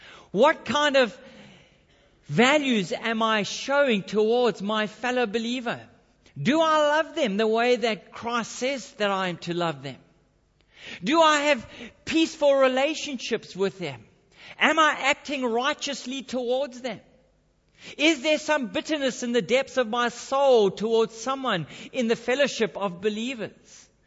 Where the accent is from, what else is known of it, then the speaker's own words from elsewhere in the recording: Durban, KwaZulu-Natal, South Africa; moved away; Because in summer, in Durban, where I grew up in South Africa, it had a very humid climate in summer.